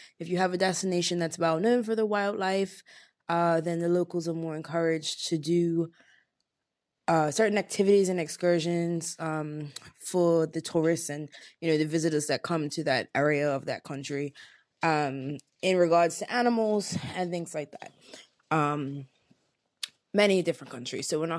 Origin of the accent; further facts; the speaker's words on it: Bermuda; And I am from Bermuda. We don't have We don't have alligators in Bermuda.